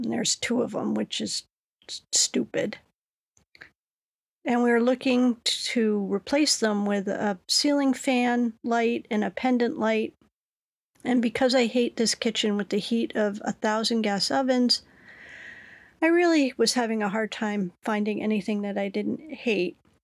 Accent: Lyme, Connecticut, United States; I am from Lyme, home of Lyme disease.

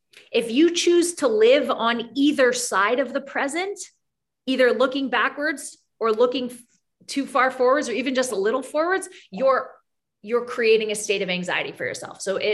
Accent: Canada; now in United States; I'm originally from Canada and nobody ever thinks as that as like a different nation. But I immigrated from Canada to the US.

